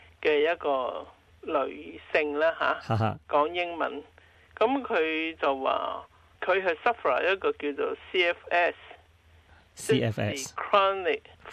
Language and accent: Cantonese; China